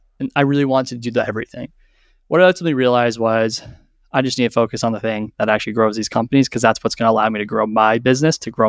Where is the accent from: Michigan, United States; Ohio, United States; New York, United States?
New York, United States; Long Island; From Long Island.